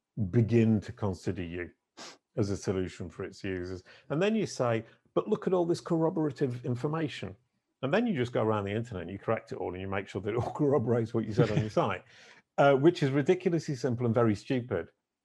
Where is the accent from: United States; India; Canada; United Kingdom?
United Kingdom; And being British, I feel terribly guilty about the fact.